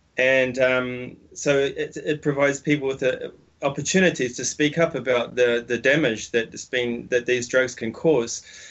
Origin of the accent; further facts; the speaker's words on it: Auckland, New Zealand; And then yesterday I went out to the streets of Auckland, my hometown, and handed out pamphlets there.